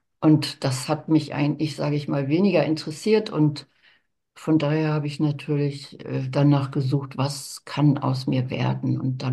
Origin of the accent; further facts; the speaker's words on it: Northern Germany, Germany; Ich bin sowieso dann im Norden aufgewachsen von Deutschland.